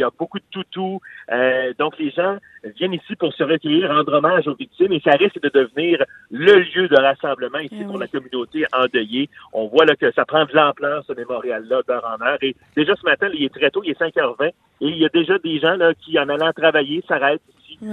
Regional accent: Quebec, Canada; C'est dur pour nous en tant que Québécois parce qu'on se dit, nous, au Québec

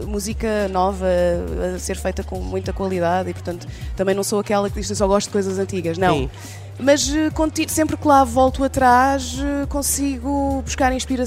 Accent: Lisbon, Portugal; sou portuguesa alfacinha, nascida e criada.

